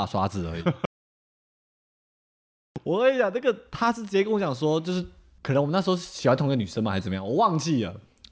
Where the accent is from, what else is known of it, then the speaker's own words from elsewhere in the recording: Temple City, California, United States; 我觉得我是在南加长大的，然后在 LA 的 Temple City